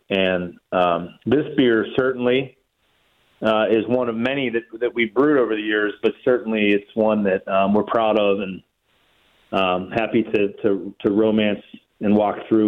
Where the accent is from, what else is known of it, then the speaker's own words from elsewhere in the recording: Pennsylvania, United States; accent: Yinzer; now in Cleveland, United States; I will apologize for being in Cleveland, as I grew up in Western Pennsylvania. So for those that wanted to hang up the phone when they heard Cleveland, bear with me here. I still have a little bit of Yinzer accent left.